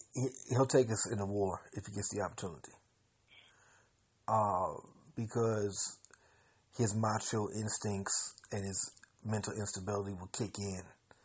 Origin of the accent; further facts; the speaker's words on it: United States; I find it embarrassing as an American.